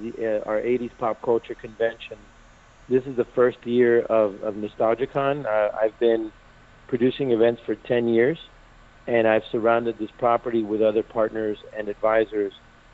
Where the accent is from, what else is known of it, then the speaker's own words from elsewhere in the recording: Miami, Florida, United States; Well, look, I'm an 80s kid. I was born and raised in Miami, of Cuban-American descent, married to a Texas Latina.